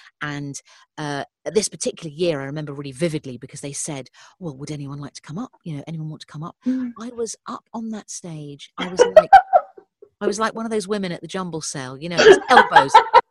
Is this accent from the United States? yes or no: no; Leatherhead, South East England, United Kingdom; So we grew up outside Leatherhead in a little cul-de-sac, a new build cul-de-sac from the late 60s, and my mum and dad moved there, and it was a very sort of formative 11 years that I lived there before we then moved on.